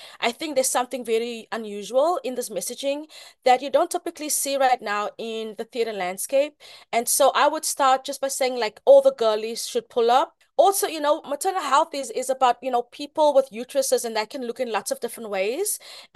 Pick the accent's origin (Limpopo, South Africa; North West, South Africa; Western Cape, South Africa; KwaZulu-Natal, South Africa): Western Cape, South Africa; Cape Town; moved away as an adult; now in New York, United States; I am an immigrant from South Africa. I grew up in Cape Town, and I've only lived in Harlem, and I've been in, New York for, over a decade.